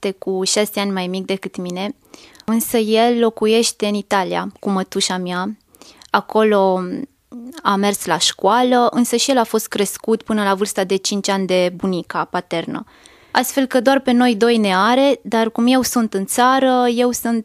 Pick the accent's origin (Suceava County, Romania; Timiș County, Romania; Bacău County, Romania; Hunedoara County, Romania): Timiș County, Romania; Clopodia; M-am născut în Timișoara, dar am copilărit la sat, la bunicii din partea tatălui, la Clopodia, aproximativ 70 de kilometri de Timișoara. Nu m-am născut într-o familie de creștini practicanți.